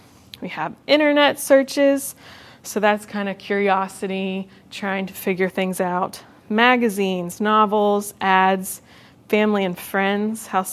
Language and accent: English; Pennsylvania, United States; I grew up in Pennsylvania, and I went to church, but the church didn't preach the gospel.